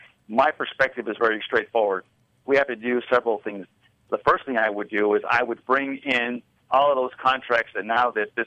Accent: Santa Fe, New Mexico, United States; Let me begin by telling your listening audience that I'm a native New Mexican. I was born in New Mexico, born actually there in Santa Fe.

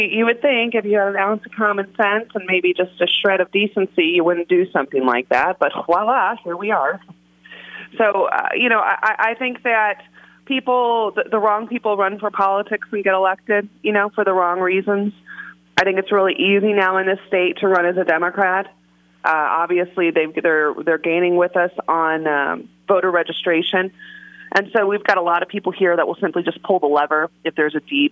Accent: Chicago, Illinois, United States; I come from Chicago, okay?

